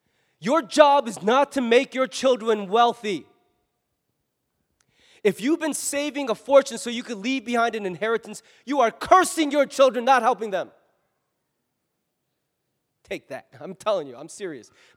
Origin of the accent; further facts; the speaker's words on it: United States; because I'm an American pastor, and I come from a church with a very healthy sense of stewardship.